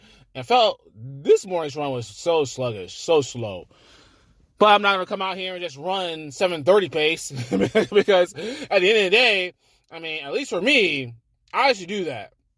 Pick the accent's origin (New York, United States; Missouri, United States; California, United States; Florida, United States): Florida, United States; also born or lived in Georgia; Because I'm originally from the South, and I was born in Georgia. I would probably say raised more in Florida